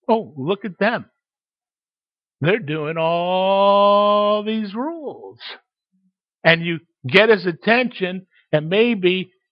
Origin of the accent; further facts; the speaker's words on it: Waterbury, Connecticut, United States; I grew up in Waterbury, Connecticut. Waterbury, Connecticut, an old factory town.